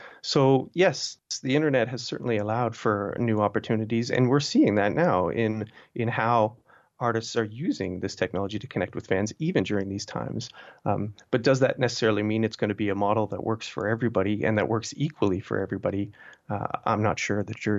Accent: Canada; I grew up in Canada and did my PhD in Canada and Montreal right around when … were coming out in the early 2000s.

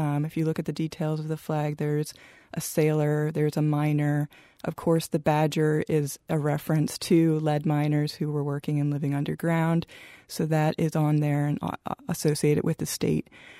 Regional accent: Pennsylvania, United States; Well, I grew up in Pennsylvania.

